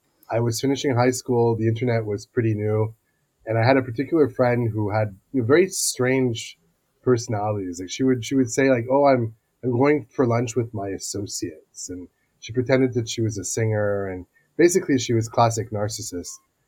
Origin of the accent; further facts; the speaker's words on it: Montreal, Quebec, Canada; was really happy to be recruited back in my hometown in Montreal